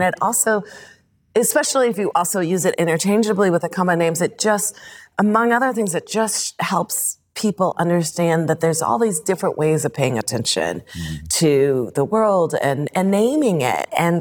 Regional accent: California, United States; also born or lived in Denver, Colorado / Iowa City, Iowa; so I was born in Denver. But we moved to Southern California when I was a toddler. So I am a Californian by upbringing. Though then in high school, he got a new position at the University of Iowa. And so I finished high school in Iowa City, Iowa

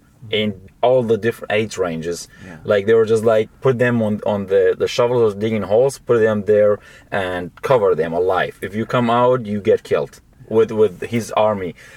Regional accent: United States; I feel like especially for a country like U.S. because I'm American

